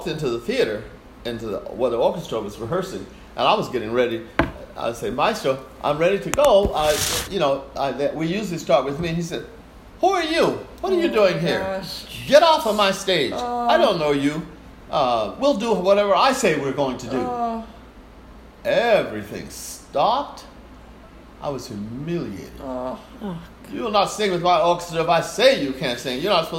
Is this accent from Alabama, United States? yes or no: yes; Birmingham, Alabama, United States; also born or lived in Youngstown, Ohio; And I said, yeah, I'll go, but I'm from Birmingham.